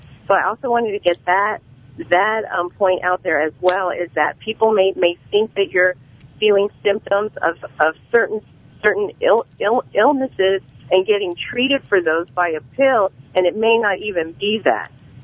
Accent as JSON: {"language": "English", "country": "United States", "said": "I'm Hispanic. I'm Mexican American."}